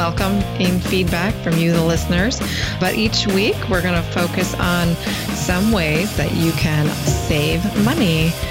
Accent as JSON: {"language": "English", "region": "Wisconsin", "country": "United States", "said": "Well, I told you I'm from Wisconsin."}